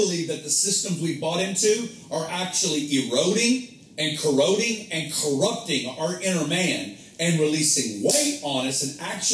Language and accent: English; United States; and again, I love being an American. It's my favorite thing. I love this country. I'm proud to be an American.